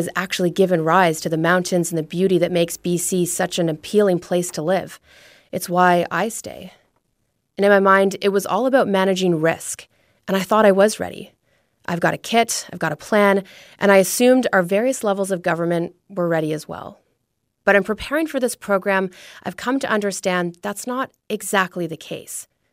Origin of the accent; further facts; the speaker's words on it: Japan; English is a second language; now in United States; As a little girl growing up in Japan, practicing earthquake drills with my class, experiencing my first, albeit small, earthquake in Tokyo